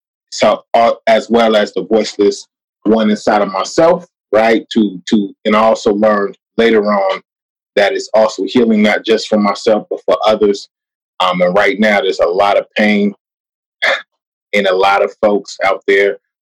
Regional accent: Sacramento, California, United States; and then to be honest, like in growing up in South SAC, bro, like and growing up and at the time period that I grew up

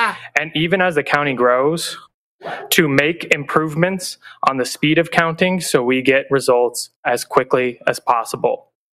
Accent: Phoenix, Arizona, United States; I'm from Phoenix.

